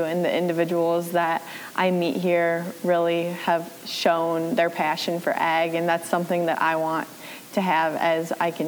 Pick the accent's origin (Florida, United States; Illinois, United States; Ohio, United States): Illinois, United States; Flanagan; I'm from Flanagan, Illinois.